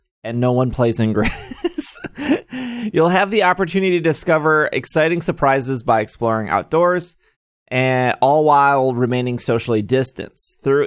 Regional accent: United States; which I don't know how many miles that is because I'm American.

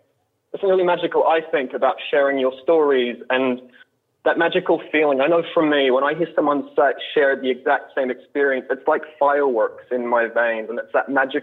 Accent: Australia; now in United States; I'm from Australia originally.

